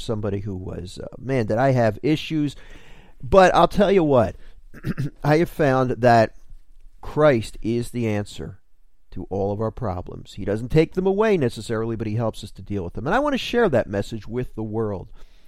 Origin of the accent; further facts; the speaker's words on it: New Jersey, United States; I was speaking at the Catholic Center at Monmouth University In my home state of New Jersey.